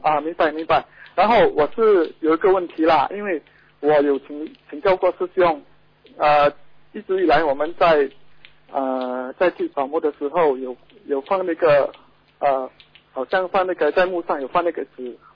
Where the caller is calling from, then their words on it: Indonesia; 我是从印尼打来的，